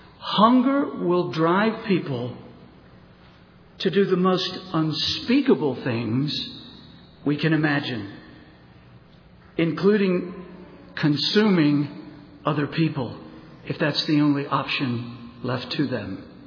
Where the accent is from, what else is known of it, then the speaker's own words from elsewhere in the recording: the South, United States; I grew up in the South along the Gulf Coast, many, many times worked out in the heat of the day doing various projects.